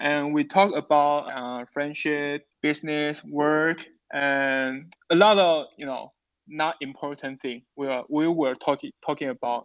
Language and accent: English; Taiwan; I come from Taiwan.